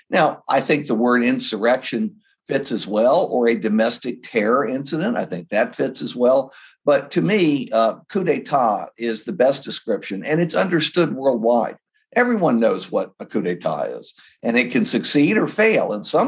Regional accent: Virginia, United States; Actually, he and I are exactly the same age, and we grew up in Virginia, and we attended parallel universities just 100 miles apart.

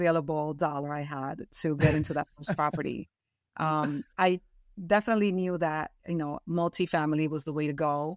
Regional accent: New York City, New York, United States; I am a first generation Dominican American. My parents came here in the 70s, so I grew up in New York City

